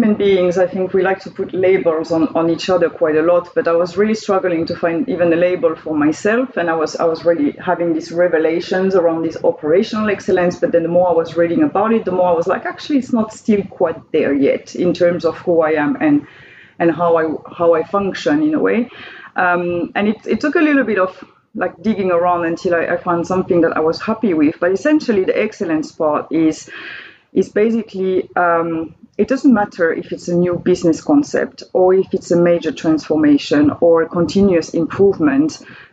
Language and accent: English; Périgueux, Nouvelle-Aquitaine, France; English is a second language; moved away; Quite close to Bordeaux. It's in the southwest, wine region for those who like to drink red wine. So a small town called Périgueux.